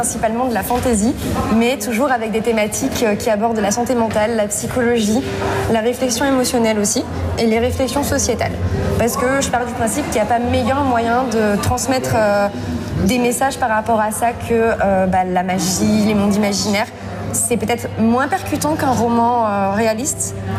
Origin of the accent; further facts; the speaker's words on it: Belgium; now in France; Je viens de Belgique.